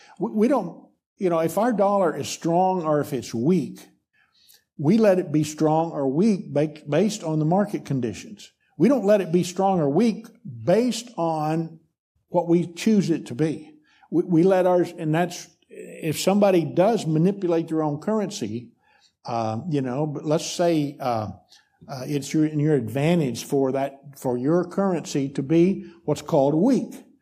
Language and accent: English; United States; This is just I'm just saying this as an American.